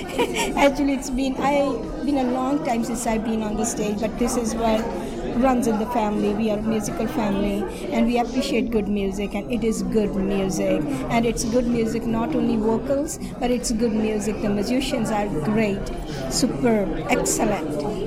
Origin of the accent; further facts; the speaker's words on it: India; also born or lived in Kenya; now in Canada; Yes, I am from India. Oh, you see, I mean, you know, they start singing their songs. And I lived in Africa as well, in Kenya.